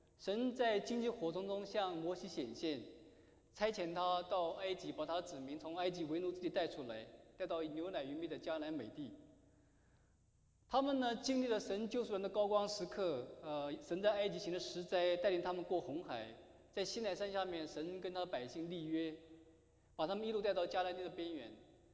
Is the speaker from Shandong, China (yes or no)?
no; Jiangsu, China; now in United States; 那我自己呢是在中国的江苏长大。我是江苏人